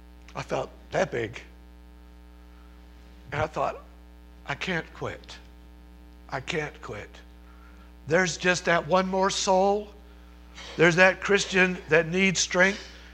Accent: United States; I'm from America, where you're expected to do a certain amount of work for a certain amount of money, and you're expected to get results.

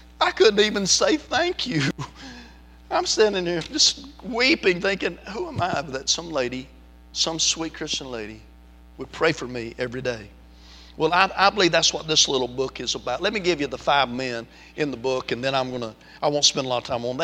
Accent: the South, United States; accent: southern; I mean, I speak French with a southern accent.

